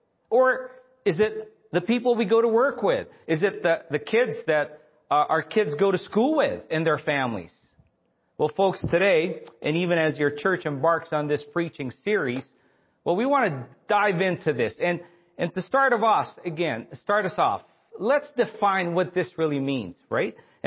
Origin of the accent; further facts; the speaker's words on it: Philippines; and by the way, I grew up in the Philippines